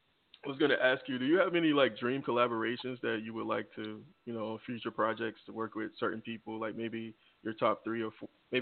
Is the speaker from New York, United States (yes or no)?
no; Haines City, Florida, United States; She's from my hometown. Oh, nice. Yeah, and it's a very small town, so she's a big deal to everybody back at home. Yeah, very big deal, Polk County, Haines City.